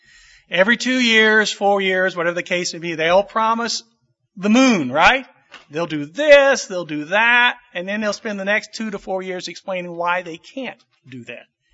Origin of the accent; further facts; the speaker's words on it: Indiana, United States; now in East Texas, United States; Yes, we're from the East Texas area. We've been there 40-some years. Both my wife and Rich and I are from southern Indiana. But the cold winds blew us down south, and we stayed there.